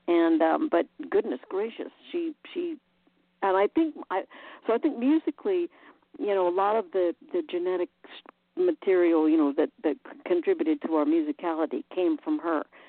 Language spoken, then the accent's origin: English; Chapel Hill, North Carolina, United States; we were raised up in Chapel Hill, North Carolina, and there was a lot of great music that was coming through that town. It's a university town